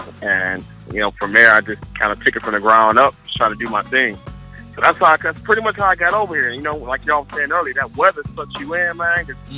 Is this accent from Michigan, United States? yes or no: yes; Detroit, Michigan, United States; I grew up in Detroit, Michigan.